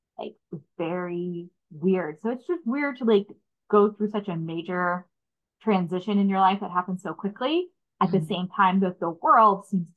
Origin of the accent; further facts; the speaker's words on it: Birmingham, Alabama, United States; I grew up in Birmingham, Alabama.